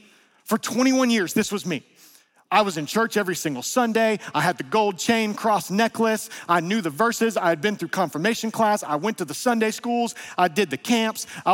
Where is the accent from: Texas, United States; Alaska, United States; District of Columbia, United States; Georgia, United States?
Georgia, United States; And y'all, I've told you, I'm from North Georgia.